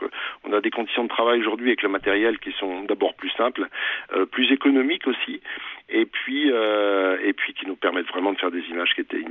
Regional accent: Pays de la Loire, France; je venais de la Sarthe et en bon sartois, je ne connaissais pas la Mayenne.

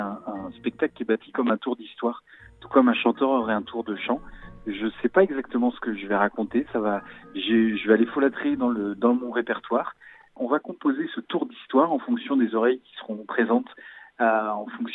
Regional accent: Fontenay-le-Comte, Pays de la Loire, France; Moi, je viens de Vendée, du sud de la Vendée, la région de Fontenay-le-Comte. J'ai grandi dans un pays de légende, en fait, pas très loin de la tour de la Fée Mélusine.

